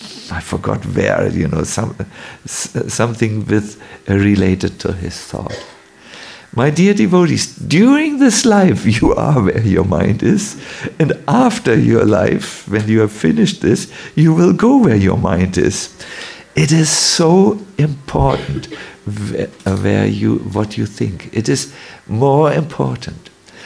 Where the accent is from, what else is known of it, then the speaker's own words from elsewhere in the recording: North Germany, Germany; I'm I'm from North Germany. We are tired people because it's always so cold.